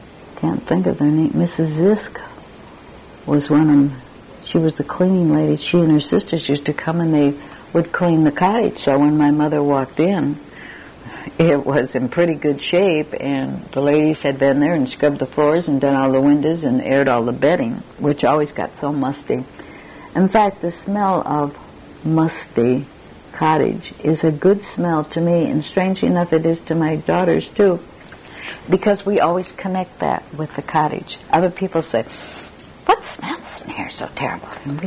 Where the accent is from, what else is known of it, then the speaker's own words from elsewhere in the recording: Grand Rapids, Michigan, United States; born there; I was born in Grand Rapids